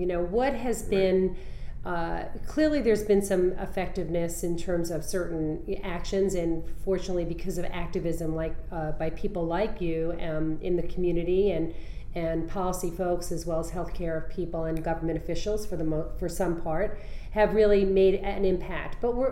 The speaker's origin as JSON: {"language": "English", "region": "New York", "country": "United States", "said": "You know, I'm a New Yorker and I look at these things."}